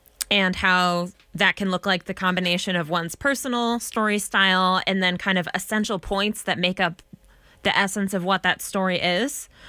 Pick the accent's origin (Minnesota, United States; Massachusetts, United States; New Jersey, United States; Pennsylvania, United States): Minnesota, United States; Duluth; but I am from Duluth.